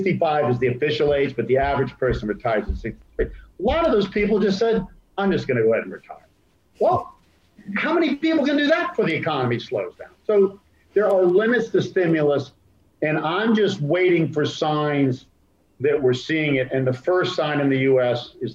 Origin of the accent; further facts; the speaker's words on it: Australia; And as an Australian investor, when the dollar also booms, it is a safe haven